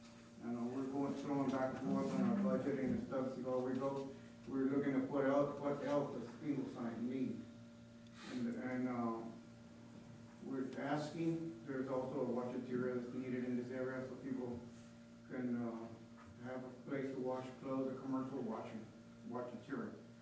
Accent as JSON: {"language": "English", "town": "Dallas", "region": "Texas", "country": "United States", "said": "I am from Dallas, Texas, getting up in age and stuff"}